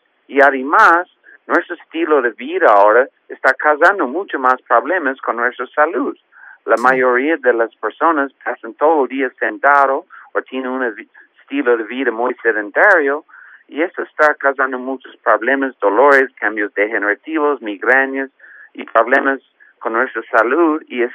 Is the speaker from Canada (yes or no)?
yes; Canada; yo soy de Canadá, estudié en Canadá y Estados Unidos